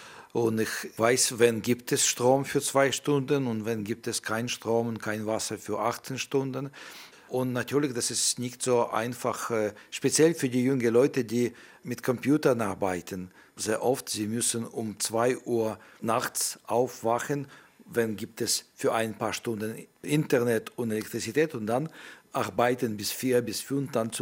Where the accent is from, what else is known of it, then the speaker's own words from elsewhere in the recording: Ukraine; Nein, ich bin russischer Herkunft. Ich bin politischer Ukrainer, nicht ethnischer. Ich bin Staatsbürger.